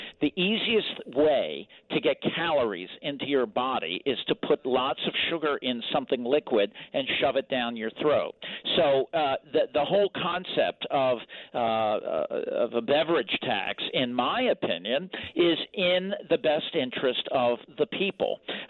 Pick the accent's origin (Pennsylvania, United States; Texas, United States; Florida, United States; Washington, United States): Pennsylvania, United States; Philadelphia; Well, I'm from Philadelphia. We already have a soda tax